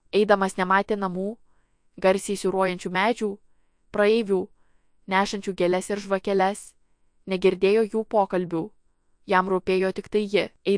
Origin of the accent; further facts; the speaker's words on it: Podlaskie Voivodeship, Poland; Gimiau ir augau lietuviškoje šeimoje Punsko, Seinų, Suvalkų krašte, iki 1920 metų priklausiusiame Lietuvai.